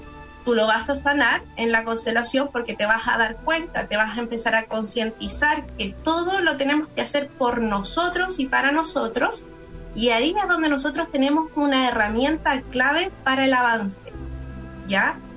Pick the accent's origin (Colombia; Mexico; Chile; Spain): Chile; Molina, Maule; Somos de Molina, séptima región.